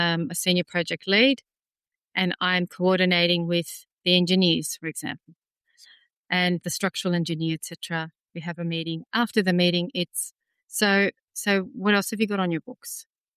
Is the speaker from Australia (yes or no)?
yes; Wollongong, New South Wales, Australia; I grew up in Wollongong.